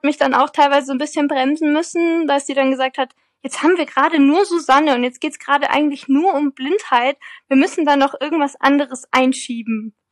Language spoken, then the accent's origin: German; Freising, Bavaria, Germany; das Buch spielt ja in meiner Heimatstadt Freising.